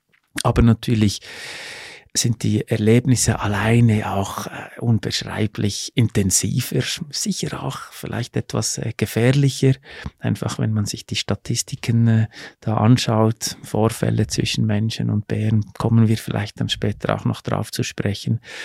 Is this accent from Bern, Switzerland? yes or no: yes; Bern, Switzerland; Also ich habe ja meine Wurzeln in der Schweiz, bin auch in der Bernstadt Bern geboren.